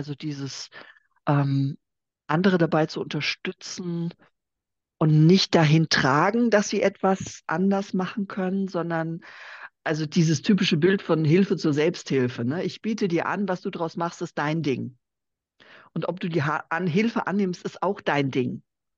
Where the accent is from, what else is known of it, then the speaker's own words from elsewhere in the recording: Bensheim, Hesse, Germany; Ich bin in Bensheim zur Schule gegangen, an der Bergstraße.